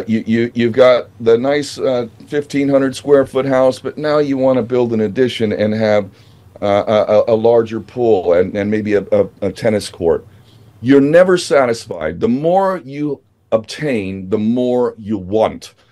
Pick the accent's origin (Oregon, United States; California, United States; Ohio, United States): California, United States; I grew up in Southern California.